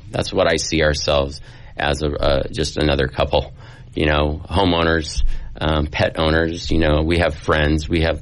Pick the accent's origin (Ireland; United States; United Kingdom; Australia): United States; California; Well, I grew up on the Central Coast.